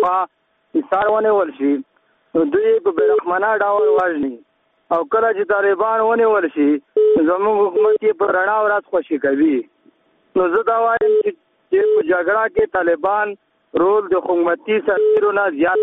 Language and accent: Pashto; Khost, Afghanistan; د خوست ولایت نه یم